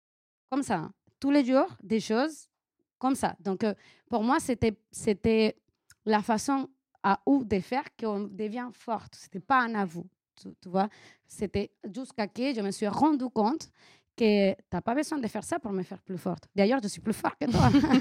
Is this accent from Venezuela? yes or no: yes; Venezuela; French is a second language; now in France; Moi, quand j'ai appris le break, j'ai appris en Venezuela. C'est pour ça mon accent. Je ne suis pas française.